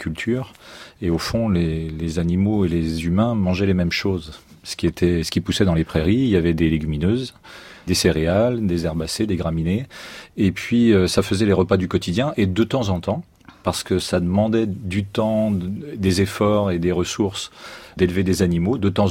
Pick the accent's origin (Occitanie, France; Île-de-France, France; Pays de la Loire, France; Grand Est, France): Pays de la Loire, France; Alors moi, je viens de Vendée, et une grande spécialité de la Vendée, c'est de tartiner.